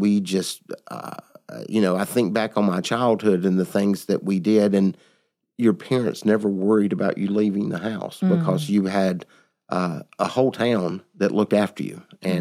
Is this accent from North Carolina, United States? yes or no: yes; Davidson, North Carolina, United States; also born or lived in Joanna, South Carolina; Well, actually, I was born in Joanna, South Carolina, while my dad was finishing college at Presbyterian after the Korean War.